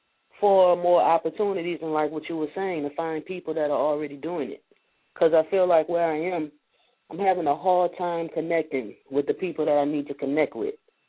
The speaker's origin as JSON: {"language": "English", "town": "New Orleans", "region": "Louisiana", "country": "United States", "tie": "born or raised there", "said": "No, she lives in New Orleans, which is my hometown."}